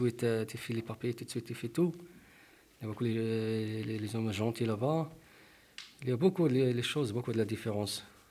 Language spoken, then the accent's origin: French; Morocco; French is a second language; now in Lens, France; Et j'habite à Lens. Et mon pays d'origine, le Maroc. Et j'ai en France depuis 2018.